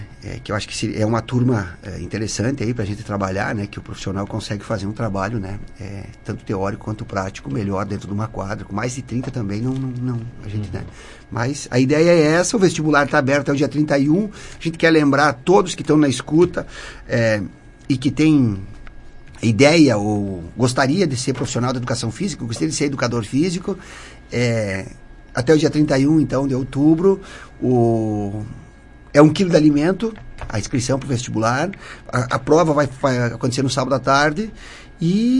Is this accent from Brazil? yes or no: yes; Ronda Alta, Rio Grande do Sul, Brazil; Na verdade, eu não sou daqui de Sarandi, eu sou de Ronda Alta, mas é um município muito próximo.